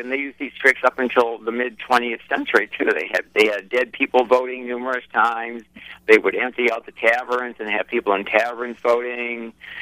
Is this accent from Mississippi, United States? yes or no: no; Detroit, Michigan, United States; I grew up in Detroit, and I live in New Jersey now, but I spent my formative years in Detroit